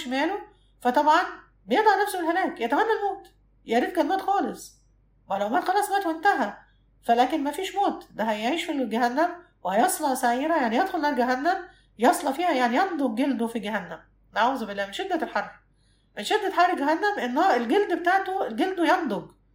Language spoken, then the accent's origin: Arabic; Egypt; شوف عندنا في مصر في الصيف لما يجي الصيف والناس تروح الساحل الشمالي